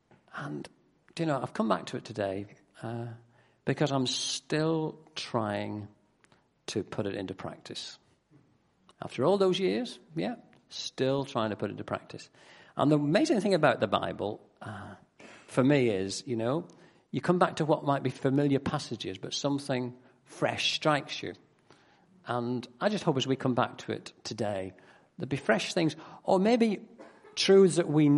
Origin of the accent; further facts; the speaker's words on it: Northern Ireland, United Kingdom; also born or lived in Macclesfield, England; I was brought up in Northern Ireland. I said I was born in Macclesfield.